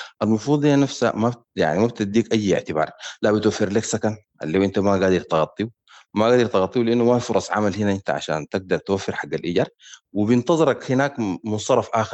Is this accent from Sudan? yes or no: yes; Sudan; now in Libya; أنا جدا من السودان